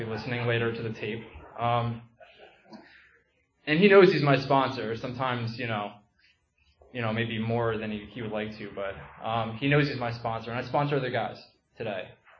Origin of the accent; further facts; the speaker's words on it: New Jersey, United States; And so I grew up in Sussex County. That's all the way up north, very top of New Jersey.